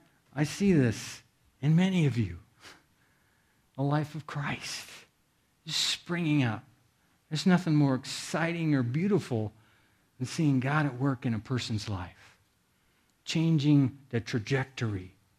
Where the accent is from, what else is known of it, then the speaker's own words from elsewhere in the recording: Iowa, United States; I grew up in Iowa. I know a little bit about farming.